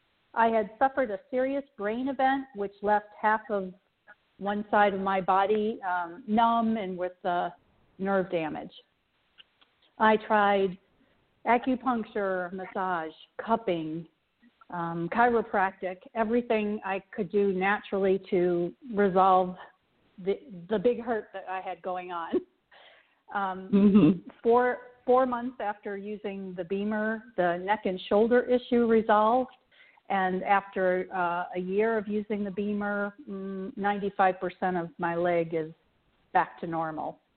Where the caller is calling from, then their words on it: Charlotte, North Carolina, United States; from Charlotte.